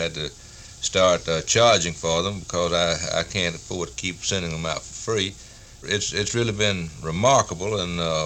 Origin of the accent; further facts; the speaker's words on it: Montgomery, Alabama, United States; my hometown is Montgomery, and it was my people and my family and others that were being subjected to this sort of hooliganism.